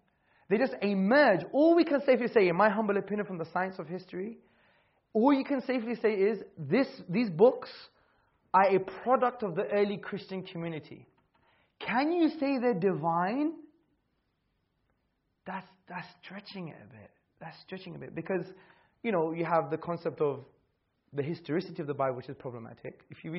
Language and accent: English; Hackney, London, United Kingdom; born or raised there